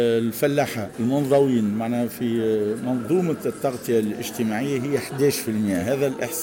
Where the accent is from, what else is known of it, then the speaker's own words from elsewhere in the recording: Tunisia; accent: Tunisian; بلهجتنا التونسي